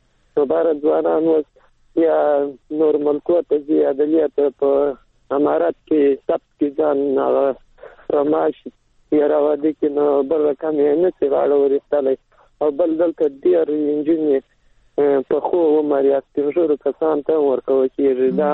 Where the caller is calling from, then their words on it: Helmand, Afghanistan; د هلمند سره.